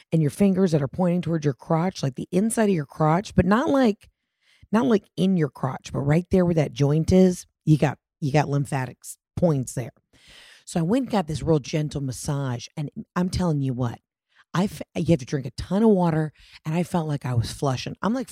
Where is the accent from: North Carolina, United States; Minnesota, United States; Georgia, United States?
Georgia, United States; Atlanta; immediately I got like aggressive DMs from women in Chicago, Los Angeles, my hometown of Atlanta, Houston, being like, where is our city?